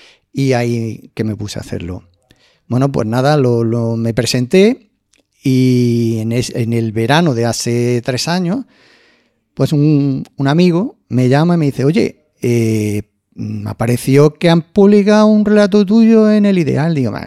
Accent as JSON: {"language": "Spanish", "town": "Córdoba", "region": "Andalusia", "country": "Spain", "tie": "born or raised there", "lives_now": "Calahonda, Spain", "said": "Soy natural de Córdoba, aunque vivo en Calahonda."}